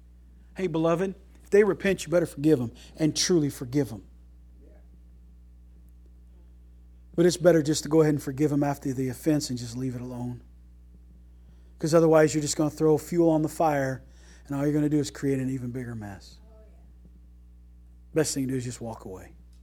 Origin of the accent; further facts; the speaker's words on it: Terre Haute, Indiana, United States; I said, I'm from Terre Haute.